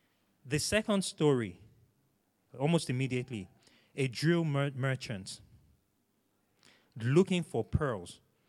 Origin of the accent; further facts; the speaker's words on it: Nigeria; I'm Nigerian.